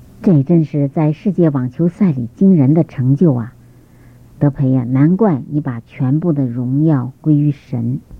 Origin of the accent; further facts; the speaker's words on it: Xiamen, Fujian, China; born there; moved away; 我出生在福建厦门的鼓浪屿， … 他是中华基督教会牧师，母亲做中学教师，我们兄弟姐妹一共7个，我是长子。